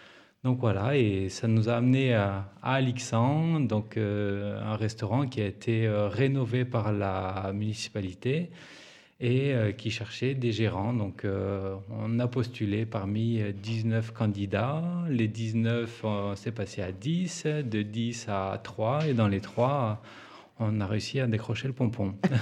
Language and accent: French; La Mure, Auvergne-Rhône-Alpes, France; En quelques mots, on vient de l'Isère, à Lamure exactement. Je suis né là-haut